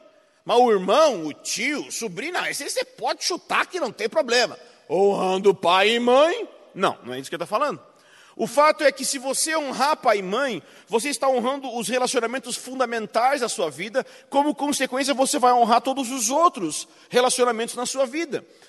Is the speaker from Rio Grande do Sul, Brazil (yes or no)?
yes; Rio Grande do Sul, Brazil; No Rio Grande do Sul, de onde eu vim, além de preconceituosos, racistas e machistas como somos, nós também somos burros.